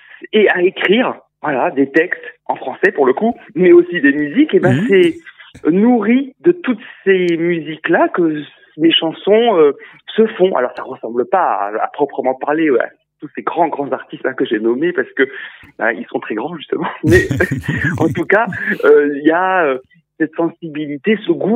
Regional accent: Occitanie, France; Donc moi, je viens avec les musiciens du département de l'Hérault

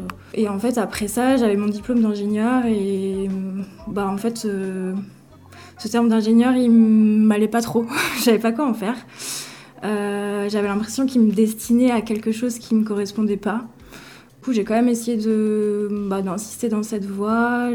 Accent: Occitanie, France; j'ai grandi dans le Lot, du coup plutôt à la campagne

